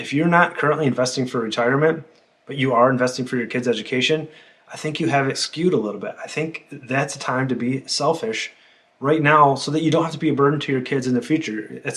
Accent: Detroit, Michigan, United States; I didn't travel out of the country other than Canada, but I'm from the Detroit area, so that's like 45 minutes away.

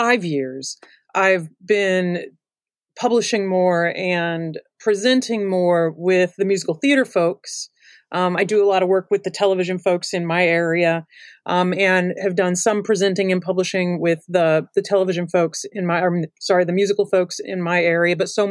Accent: St. Louis, Missouri, United States; I'm from St. Louis, or from the St. Louis area.

